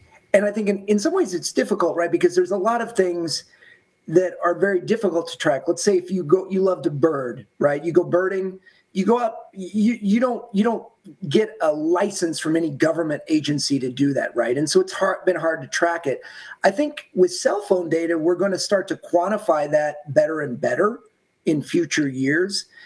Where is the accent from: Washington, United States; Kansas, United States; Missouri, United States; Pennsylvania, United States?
Kansas, United States; I grew up in Kansas where you could legally hunt at 5 or 6 at that time.